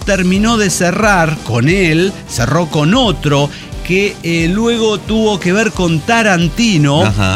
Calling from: Chetumal, Quintana Roo, Mexico; de Chetumal, Quintana Roo.

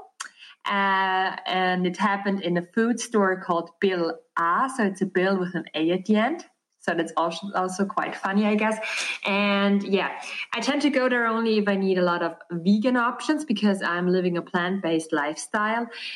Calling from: Austria; I'm calling from Austria, Europe.

